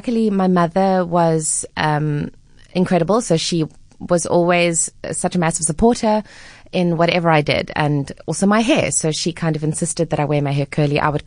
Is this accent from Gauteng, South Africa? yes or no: no; Cape Town, Western Cape, South Africa; born or raised there; also born or lived in East London